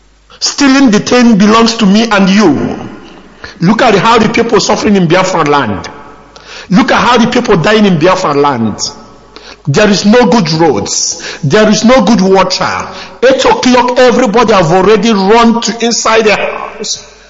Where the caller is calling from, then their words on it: Poland; I'm calling from Poland.